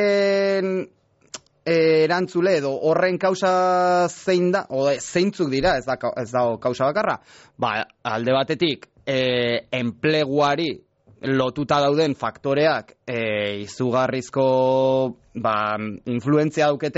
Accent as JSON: {"language": "Basque", "region": "Basque Country", "country": "Spain", "said": "Nik adibidez Gipuzkoatik nator"}